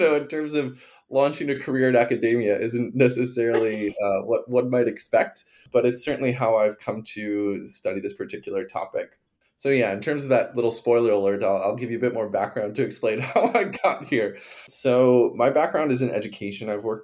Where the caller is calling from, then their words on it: Halifax, Nova Scotia, Canada; Yeah, so I'm joining from Halifax, Nova Scotia, which is located in Mi'kma'ki, the ancestral and unceded territory of the Quebec peoples.